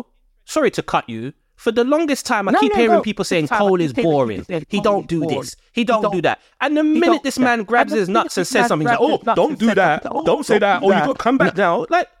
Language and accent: English; London, United Kingdom; We're from London, bro.